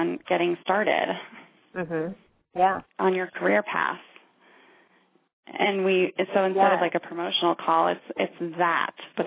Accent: Ohio, United States; now in Fort Collins, United States; I'm from Ohio originally, so.

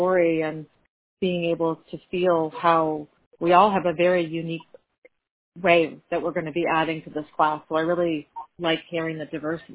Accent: Fremont, New Hampshire, United States; I'm from Fremont, New Hampshire

